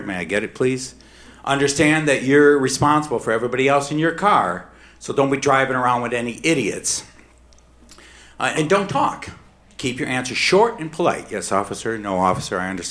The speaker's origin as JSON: {"language": "English", "town": "Detroit", "region": "Michigan", "country": "United States", "tie": "born or raised there", "said": "I mean, I grew up in Detroit. When I was a 16-year-old, I was bussing tables, washing dishes at the clock restaurant"}